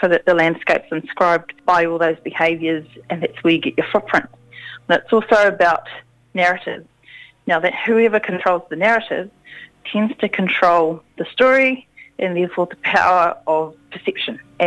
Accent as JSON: {"language": "English", "town": "Manurewa", "region": "Auckland", "country": "New Zealand", "tie": "born or raised there", "said": "I'm from Rewa, you know, south side. I'm from Manirewa, grew up in places with people that a lot of mainstream New Zealand just doesn't identify with and doesn't allow for."}